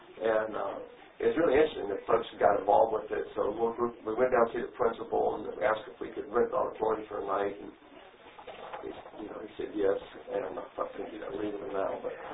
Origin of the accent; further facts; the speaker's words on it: Winston-Salem, North Carolina, United States; I was raised in Winston-Salem, and I was a church dropout.